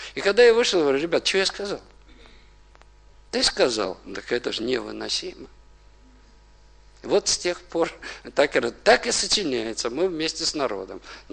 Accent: Odesa, Odesa Oblast, Ukraine; Потому что я коренной одессит.

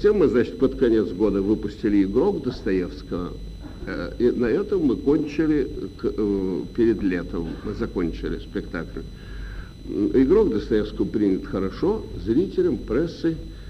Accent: Saint Petersburg, Russia; ну вот я говорю как ленинградец о нашем театре в частности

